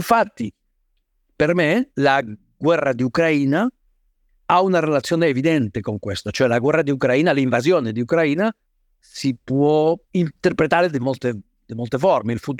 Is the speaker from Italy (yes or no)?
no; Spain; Italian is a second language; perché io sono spagnolo, permettetemi di dire una cosa, io sono spagnolo